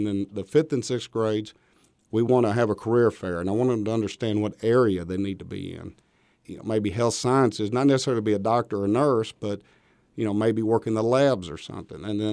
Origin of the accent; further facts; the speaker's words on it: Fulton, Kentucky, United States; And I'm originally from Fulton City, graduated from Fulton City High School.